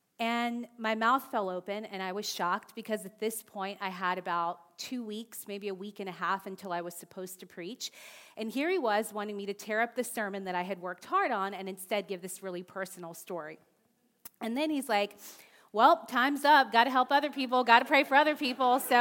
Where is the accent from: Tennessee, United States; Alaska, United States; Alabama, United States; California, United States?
Alabama, United States; Tuskegee; I was born and raised in Tuskegee, Alabama. Roll Tide. Roll Tide.